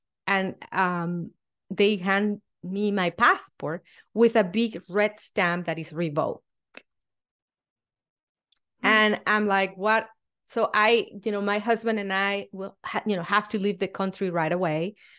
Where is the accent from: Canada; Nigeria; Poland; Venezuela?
Venezuela; English is a second language; moved away as an adult; now in United States; And I am originally from Venezuela, and I moved to the United States in 2005.